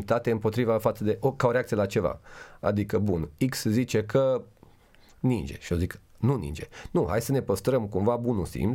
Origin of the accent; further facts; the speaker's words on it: Romania; noi ca și români cred că suntem foarte empatici, știi? De-aia cred că există multă corupție în România